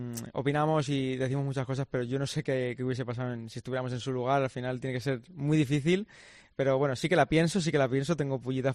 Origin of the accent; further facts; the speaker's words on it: Spain; yo soy español y yo quiero que gane España.